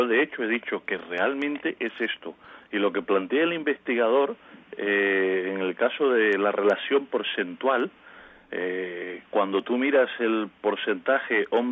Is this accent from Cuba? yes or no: yes; Cuba; no me veían como cubano. Pero cuando decía no, que yo soy de la isla de Cuba